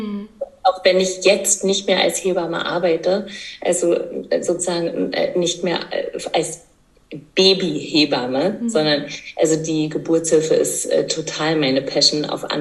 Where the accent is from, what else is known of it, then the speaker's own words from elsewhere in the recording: East Germany, Germany; komme aus dem Osten, das heißt Geburtshilfe gab es ja bei uns nur im Kreißsaal, also nicht Hausgeburtshilfe.